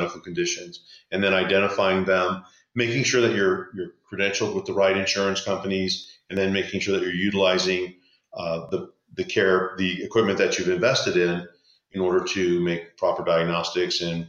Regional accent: Las Vegas, Nevada, United States; I grew up here in Las Vegas, Nevada, went to college.

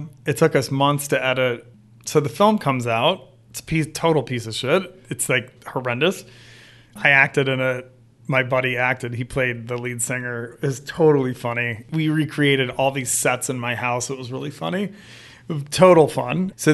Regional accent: New York City, New York, United States; now in Los Angeles, United States; I moved from New York City to Los Angeles in 98.

